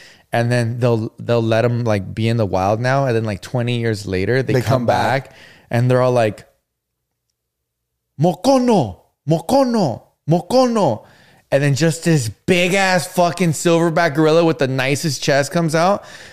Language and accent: English; West Coast, United States; I'm not even trying to hate on California because I'm from the West Coast.